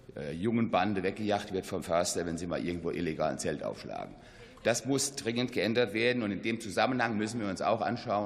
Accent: Hesse, Germany; Wir haben in Hessen, meinem Bundesland, meinem Heimatland, es einfach gemacht.

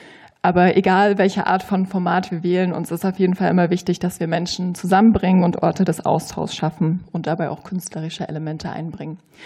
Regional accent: East Germany, Germany; born or raised there

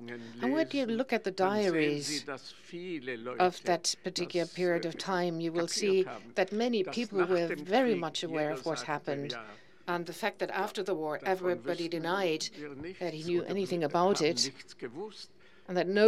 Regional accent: Bayreuth, Bavaria, Germany; I come from Bayreuth and I'm working for the Anne Frank Center here in Berlin.

